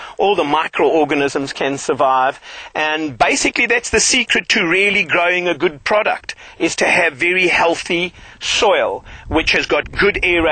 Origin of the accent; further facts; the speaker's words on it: Plettenberg Bay, Western Cape, South Africa; I'm from the Western Cape, Plettenberg Bay, a place called Witterdrift. We've been here for 2 years